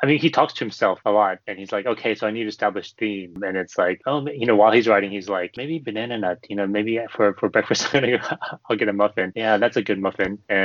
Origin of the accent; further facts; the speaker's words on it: Texas, United States; born there; I am Korean-American. My parents were born in Korea, and then they immigrated here, and I was born in Texas.